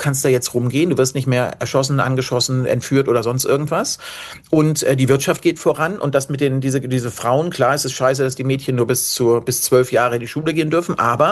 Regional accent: Hamburg, Germany; das hat mit dem, was ich als Hamburger

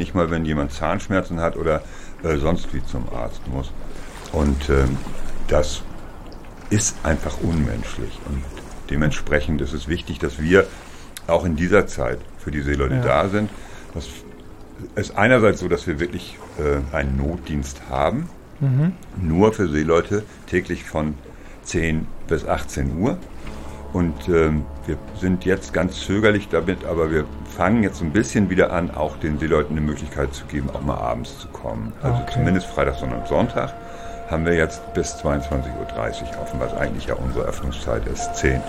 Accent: Lower Saxony, Germany; ich komme eigentlich aus Ostfriesland. Und mein Papa war Pastor auf dem Dorf Wiesens bei Aurich.

